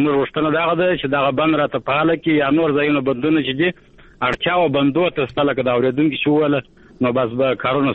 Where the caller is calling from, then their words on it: Arghandab, Kandahar, Afghanistan; کندار د ارغنده ولسوالۍ څخه د ټلیفون ټکر شه.